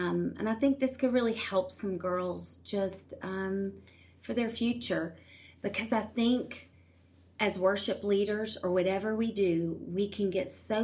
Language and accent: English; Louisiana, United States; So that was like a thing, I guess, because we're from Louisiana.